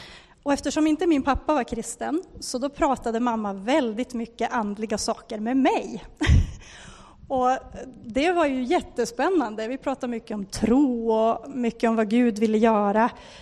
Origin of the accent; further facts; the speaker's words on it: Gällivare, Norrbotten County, Sweden; För jag är uppvuxen i Gällivare.